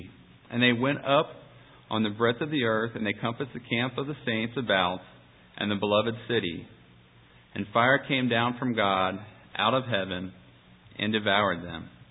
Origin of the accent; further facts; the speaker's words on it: Cincinnati, Ohio, United States; I grew up in Cincinnati, where I still live today.